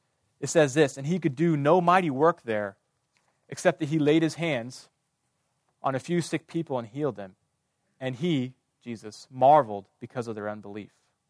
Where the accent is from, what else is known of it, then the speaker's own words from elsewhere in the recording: Kansas, United States; I grew up in Kansas, and I went kindergarten through college in the same town.